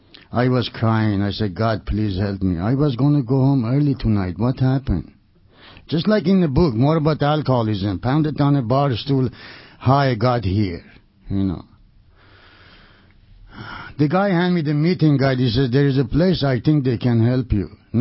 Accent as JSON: {"language": "English", "country": "Iran", "tie": "born or raised there", "second_language": "English", "moved": "as an adult", "said": "I was born and raised in Iran, and I came here about over 20 years ago. I couldn't say ABCD."}